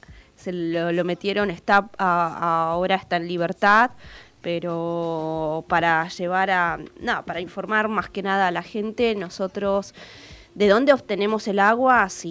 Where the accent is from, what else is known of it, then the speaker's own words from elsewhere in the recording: Mendoza, Argentina; Como pueblo mendocino, yo soy de Mendoza, y el agua para nosotros es un recurso sumamente importante.